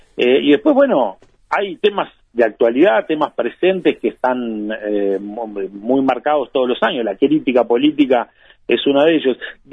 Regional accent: Montevideo, Uruguay; sobre todo para aquellos que, bueno, somos montevideanos

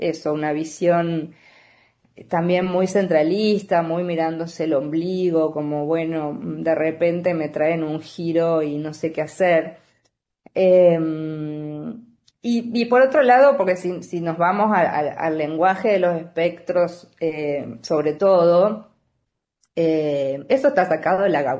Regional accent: Argentina; me sorprendió en un país tan grande como es Argentina, con regiones tan diferentes, donde en cada región hablamos con las particularidades propias de esa región. Me pareció una lectura que creo que la habrán hecho los porteños, porque los provincianos nos las apañamos con las otras.

